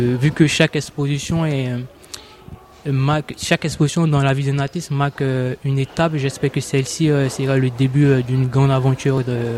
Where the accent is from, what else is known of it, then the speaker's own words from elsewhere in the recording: Côte d’Ivoire; je suis ivoirien.